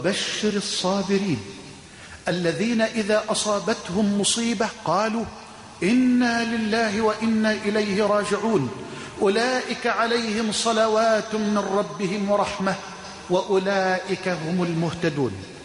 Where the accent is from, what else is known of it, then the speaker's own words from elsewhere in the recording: Egypt; واجعل بلدنا مصر